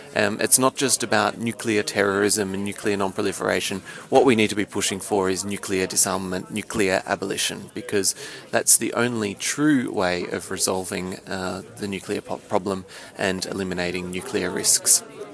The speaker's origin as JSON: {"language": "English", "country": "Australia", "said": "So I'm not an American, I'm Australian."}